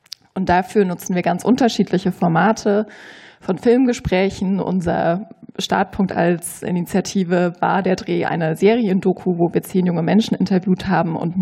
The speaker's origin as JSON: {"language": "German", "region": "East Germany", "country": "Germany", "tie": "born or raised there"}